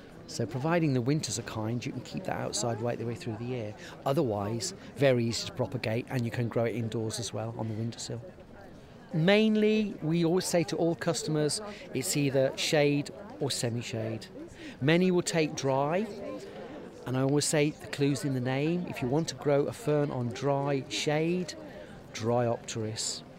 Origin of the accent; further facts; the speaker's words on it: East of England, United Kingdom; We come from Suffolk, and the company name is Fanatics.